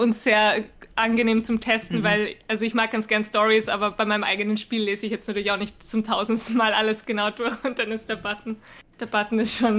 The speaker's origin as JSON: {"language": "German", "country": "Austria", "said": "als Österreicherin hat es so viel Spaß gemacht"}